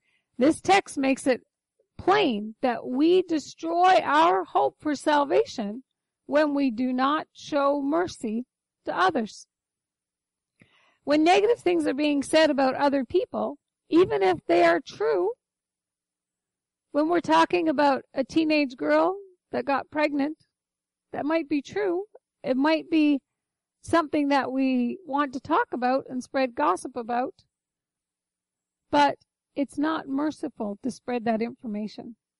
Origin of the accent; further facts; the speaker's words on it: Newfoundland and Labrador, Canada; Everyone growing up in Newfoundland knows that, right? If you don't put, I was bad for that. Mom would leave me home to take care of the fire